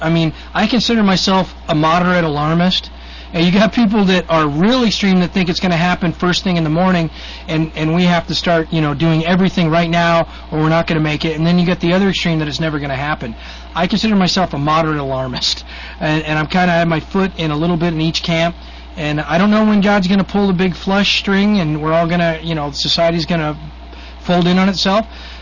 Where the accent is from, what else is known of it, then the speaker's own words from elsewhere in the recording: South Africa; Well, those of us that seek it out, because I'm South African.